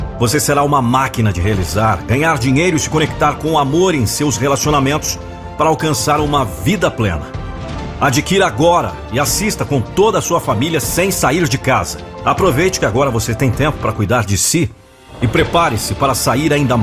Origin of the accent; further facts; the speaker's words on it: Brazil; Porque somos brasileiros. Porque somos capazes.